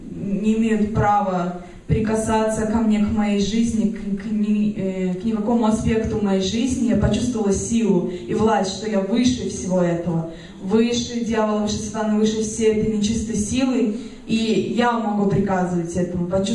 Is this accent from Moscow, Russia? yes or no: yes; Moscow, Russia; я из Москвы.